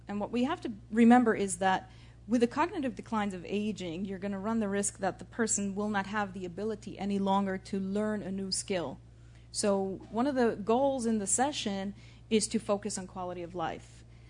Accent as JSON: {"language": "English", "region": "New York", "country": "United States", "said": "I'm from New York, and I came there, and here I'm in college just being one other student in the program"}